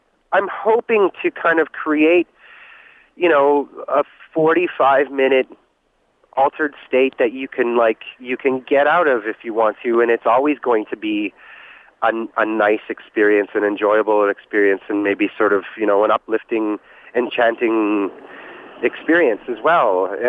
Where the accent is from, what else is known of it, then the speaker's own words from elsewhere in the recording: Regina, Saskatchewan, Canada; I grew up in Regina and there wasn't really a lot of places there to record